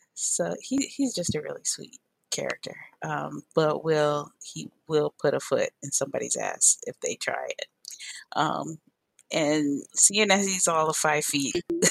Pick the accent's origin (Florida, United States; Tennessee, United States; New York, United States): Florida, United States; And I'm from Florida too, but not from Miami.